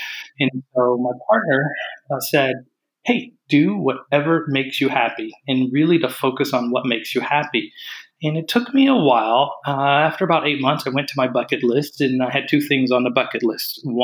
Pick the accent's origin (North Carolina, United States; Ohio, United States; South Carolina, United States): North Carolina, United States; Raleigh; I grew up in Raleigh, North Carolina, product of my mom and dad.